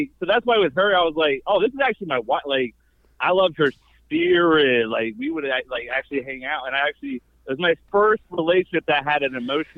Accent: Cincinnati, Ohio, United States; Unfortunately, Cincinnati, Ohio.

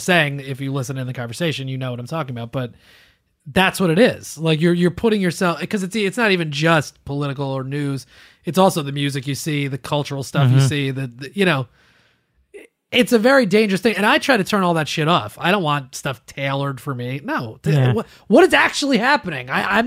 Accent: United States; Of course I would. I'm an American. I'm a patriot.

